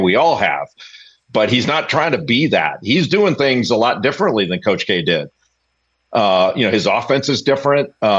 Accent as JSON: {"language": "English", "town": "Los Angeles", "region": "California", "country": "United States", "tie": "born or raised there", "said": "I grew up in Los Angeles, and I'm 62 years old."}